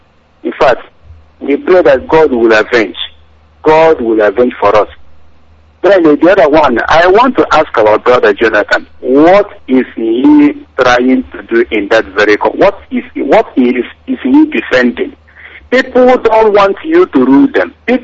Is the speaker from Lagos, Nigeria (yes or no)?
no; Imo, Nigeria; I'm from Idato South, Imo State, Biafra land.